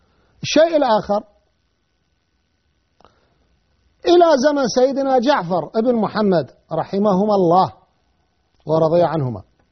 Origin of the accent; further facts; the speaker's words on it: Iraq; واحنا عندنا بالعراق يقول هذول يقرون له غزالات